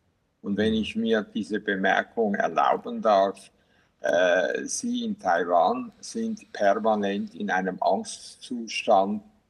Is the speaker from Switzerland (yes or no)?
yes; Switzerland; born there; Ich bin zwar kein Schweizer, ich bin ein Ausländer immer noch. Ich bin in der Schweiz geboren, aber ich bin ein Migrant.